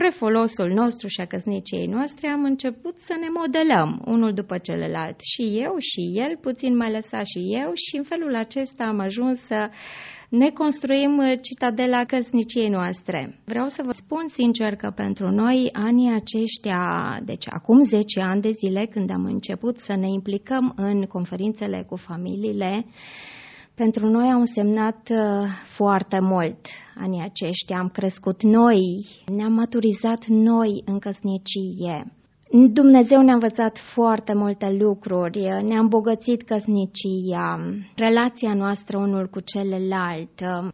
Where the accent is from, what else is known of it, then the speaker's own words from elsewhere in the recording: Moldavia, Romania; Eu sunt moldoveancă și soțul meu ardelean